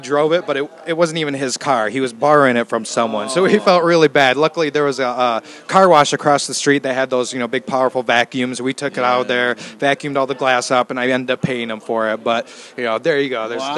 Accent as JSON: {"language": "English", "town": "Detroit", "region": "Michigan", "country": "United States", "tie": "born or raised there", "said": "From the Motor City."}